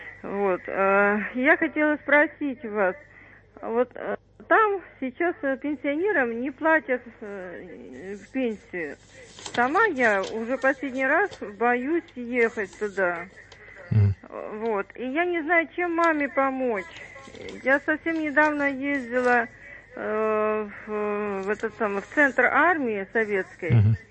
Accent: Horlivka, Donetsk Oblast, Ukraine; now in Russia; Я сама из Горловки. Вот, уже 23 года, правда, в России живу, но у меня там живет мама.

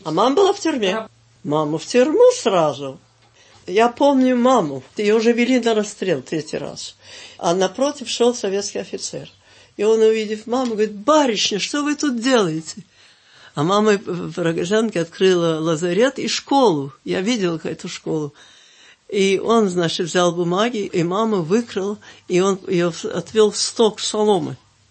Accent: Kharkiv, Kharkiv Oblast, Ukraine; born there; В Харькове.

